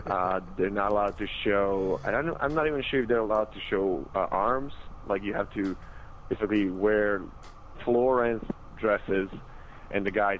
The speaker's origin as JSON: {"language": "English", "country": "Serbia", "tie": "born or raised there", "moved": "as an adult", "lives_now": "United States", "said": "Yes, I was born and raised in Serbia, and I came to Berkeley when I was 18 for college."}